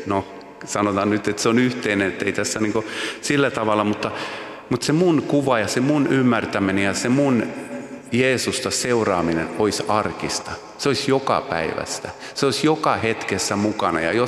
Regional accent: Åland, Finland; Mä oon Ahvenanmaalta kotoisin ja mun isä oli kalastaja.

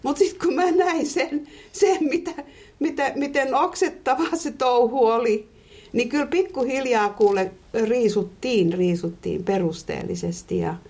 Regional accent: Somero, Southwest Finland, Finland; Mä kasvoin Somerolla, ihan tämmöisessä maaseutupitäjässä nimeltä Terttilän kylä

